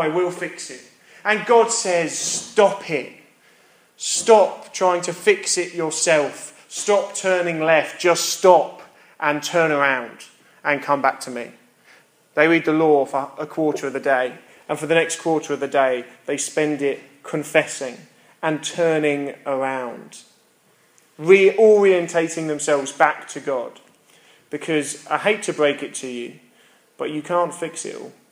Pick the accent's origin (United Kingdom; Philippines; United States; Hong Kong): United Kingdom; Colchester, East of England; No other town in the country have I spent as much time driving those roads as I have in my hometown of Colchester.